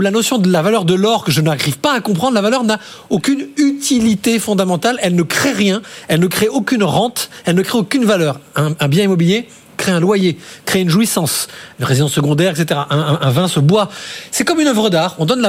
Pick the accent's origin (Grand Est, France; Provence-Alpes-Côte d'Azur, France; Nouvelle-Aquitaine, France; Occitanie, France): Nouvelle-Aquitaine, France; Bordeaux; je suis un bon bordelais.